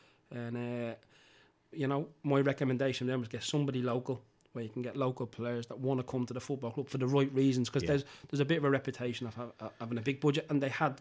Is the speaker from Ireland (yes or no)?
yes; Dublin, Leinster, Ireland; we're both from Dublin, which obviously helped